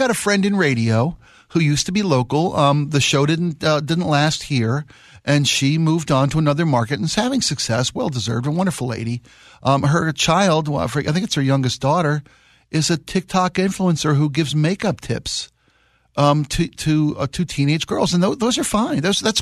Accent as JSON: {"language": "English", "town": "Baltimore", "region": "Maryland", "country": "United States", "tie": "born or raised there", "said": "I was born and raised in Baltimore, as I mentioned."}